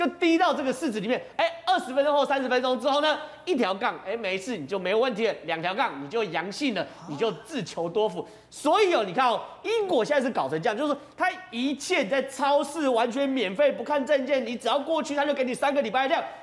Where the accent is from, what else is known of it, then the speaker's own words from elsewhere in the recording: Taiwan; 不管我们台湾人愿意或不愿意